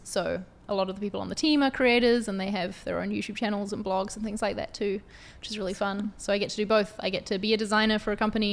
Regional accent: New Zealand; accent: mix of New Zealand and London; moved away as an adult; now in London, United Kingdom; So I live in London, but I'm from New Zealand. So the accent is a mix of both by now because I've been in London about 3.5 years.

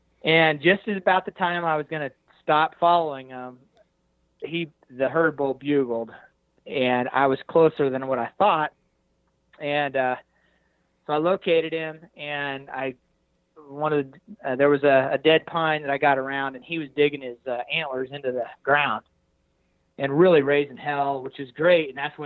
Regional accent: Hays, Kansas, United States; I'm a flatlander from Hays, Kansas

